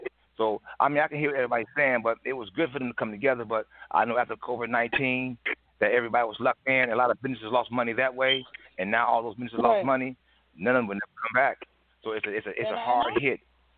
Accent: Chicago, Illinois, United States; I'm from Chicago. There's a lot of black owned business in Chicago.

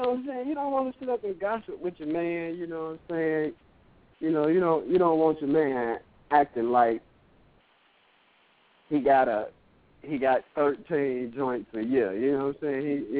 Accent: Gary, Indiana, United States; like I grew up in Gary, Indiana, you know what I'm saying?

